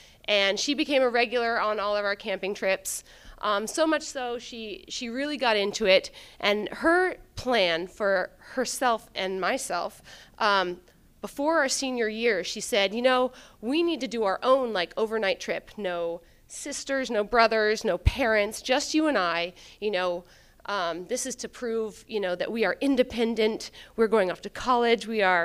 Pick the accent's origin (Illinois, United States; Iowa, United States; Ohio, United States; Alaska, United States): Alaska, United States; Talkeetna; Plus, I'm from Talkeetna, so I get a pass, right?